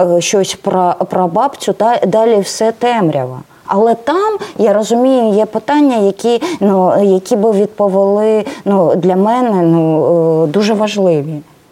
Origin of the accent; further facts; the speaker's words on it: Kramatorsk, Donetsk Oblast, Ukraine; born there; first language ru; Ukrainian is a second language; also born or lived in Dnipro / Crimea; дійсно була вихована на російській літературі, я дійсно російськомовна, і я народилась в Краматорську, потім був майже десь, Дніпропетровськ, де я навчалась, потім було 10 років я працювала в Криму. Середа моя була російськомовна